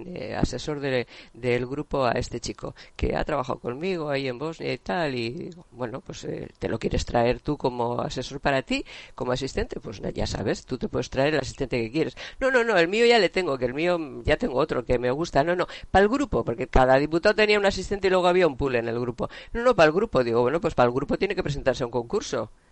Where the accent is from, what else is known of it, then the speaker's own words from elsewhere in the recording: Spain; Europa nos llama la atención no porque nos tenga mucho cariño como españoles